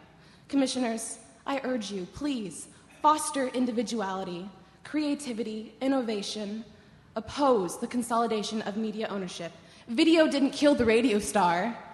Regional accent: United States; I'm 20 years old, I'm from the Tri-Cities, and as a citizen of this nation

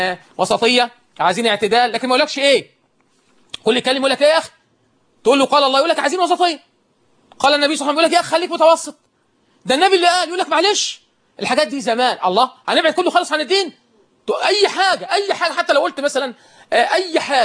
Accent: Egypt; اللهم اجعل بلدنا مصر بلد أمن وأمان

